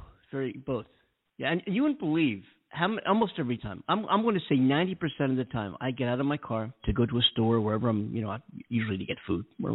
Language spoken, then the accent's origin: English; Philadelphia, Pennsylvania, United States; born or raised there; now in California, United States